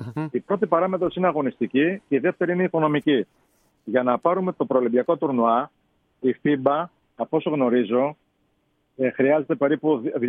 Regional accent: Greece; Παρότι είμαστε Έλληνες και αγαπάμε τη χώρα μας

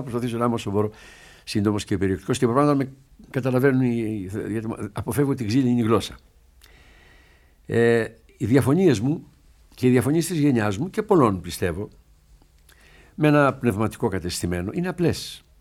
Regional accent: Kalamata, Peloponnese, Greece; born there; εγώ τουλάχιστον που γεννήθηκα στην Καλαμάτα

